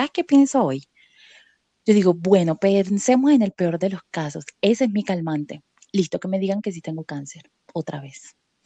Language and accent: Spanish; Sincelejo, Sucre, Colombia; yo sé a qué huele mi tierra, yo sé a qué huele la arena. Entonces, a mí me puedes poner a elegir entre ir a Barcelona, que es mi destino soñado, y ir a Sincelejo.